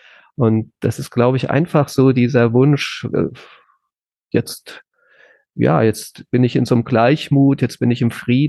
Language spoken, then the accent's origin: German; Nauheim, Hesse, Germany; Also ich bin in Nauheim bei Groß-Gerau aufgewachsen und das war halt dieser Sportplatz.